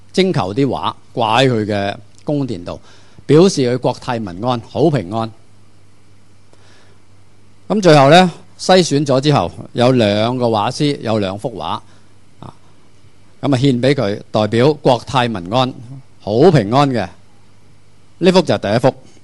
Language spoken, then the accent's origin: Cantonese; Hong Kong; 以為我哋香港人咧管治水平好高，我哋基建好掂。